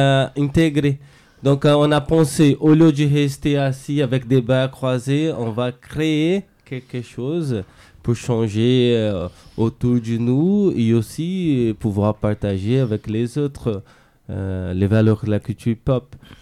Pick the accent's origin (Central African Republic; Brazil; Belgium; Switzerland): Brazil; French is a second language; now in Vierzon, France; Parce que vous savez, avec mon accent, je suis brésilien.